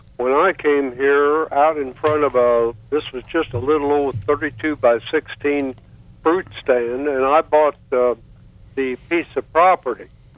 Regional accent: Madison, Indiana, United States; moved away as an adult; No, sir. I was born and raised in Indiana, Madison, Indiana.

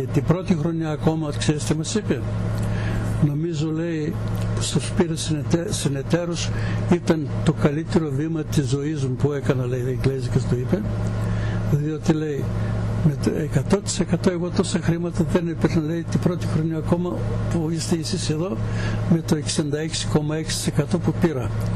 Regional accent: Greece; 3 μήνες στο Μασατσούσετ και 6 μήνες στην Ελλάδα, στο χωριό μου.

